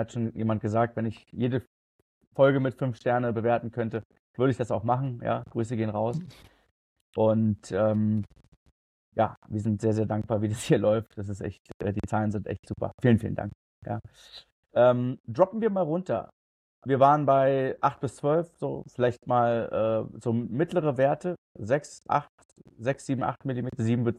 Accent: Berlin, Germany; als Berliner, West-Berliner Fußballfan

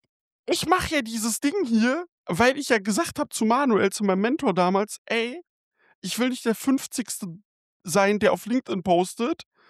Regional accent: Rhineland, Germany; now in Osnabrück, Germany; Ich bin aus dem Rheinland nach Osnabrück gezogen.

